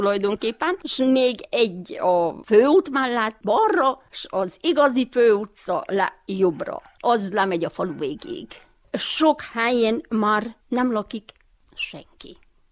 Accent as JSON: {"language": "Hungarian", "town": "Verebes", "region": "Mureș County", "country": "Romania", "tie": "born or raised there", "said": "Verebesbe születtem, 1949. december 18."}